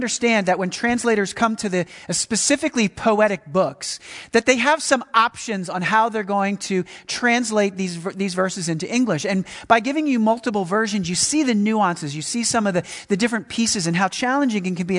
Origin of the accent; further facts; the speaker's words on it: Philadelphia, Pennsylvania, United States; I grew up in the Philadelphia area. My grandmother lived at the Jersey Shore.